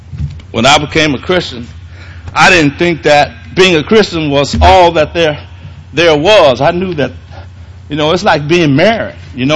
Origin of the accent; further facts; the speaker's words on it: Mississippi, United States; now in Gary, United States; when I came from Mississippi, when I moved from Mississippi to Gary, Indiana, I had never experienced neighborhoods that was gang orientated.